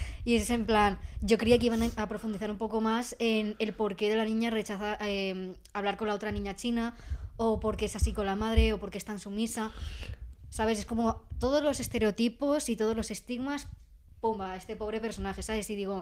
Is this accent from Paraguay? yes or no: no; Madrid, Community of Madrid, Spain; Yo soy de Madrid.